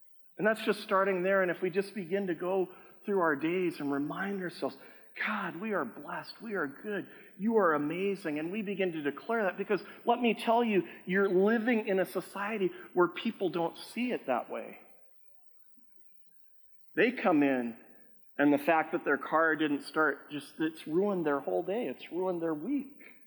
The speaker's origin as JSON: {"language": "English", "country": "United States", "said": "And I'm an American, so it's hard for me to say that."}